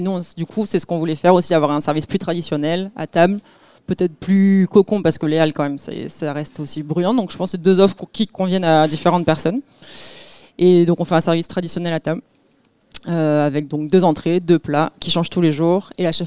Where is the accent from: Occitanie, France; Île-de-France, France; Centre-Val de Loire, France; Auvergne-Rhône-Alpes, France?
Occitanie, France; Montpellier; J'ai dû aller à travers le Languedoc-Roussillon, puisque je suis montpelliéraine.